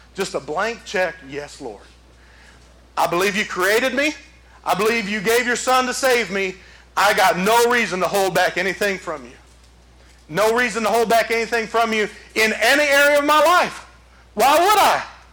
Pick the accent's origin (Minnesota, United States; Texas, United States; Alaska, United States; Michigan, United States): Michigan, United States; Detroit; when I grew up in Detroit, Michigan, the Salvation Army was close enough for my mom and I to walk to, and we didn't have a car to drive.